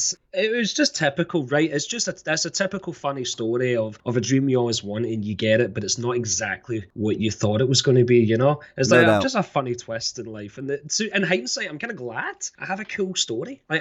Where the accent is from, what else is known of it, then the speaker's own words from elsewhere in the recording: Scotland, United Kingdom; accent: Scottish; I've realized that people do find my accent to be strong, whereas in Scotland my accent is quite weak, you know.